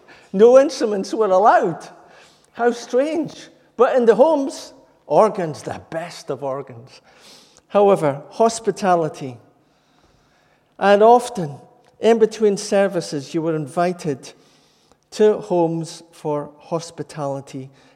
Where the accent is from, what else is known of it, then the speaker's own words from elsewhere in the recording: Scotland, United Kingdom; The church I was brought up in the Brethren and in the northeast of Scotland